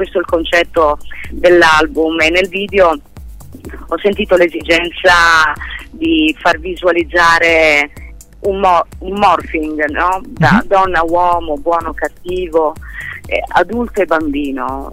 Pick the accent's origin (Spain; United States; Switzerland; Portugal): United States; Chicago, Illinois; also born or lived in Italy / Florida; Comunque io sono nata a Chicago, ho vissuto i miei primi 7 anni a Chicago, poi ci siamo trasferiti in Italia e poi dall'Italia siamo tornati a Chicago e poi da Chicago siamo andati in Florida.